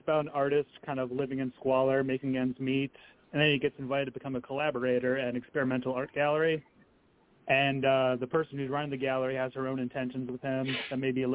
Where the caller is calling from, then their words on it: Port Clinton, Ohio, United States; I'm in Eastern Standard Time. I'm in Port Clinton, Ohio.